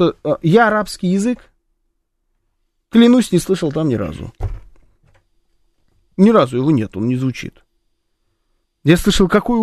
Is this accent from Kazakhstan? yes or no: no; Russia; я ему сказал, что я из России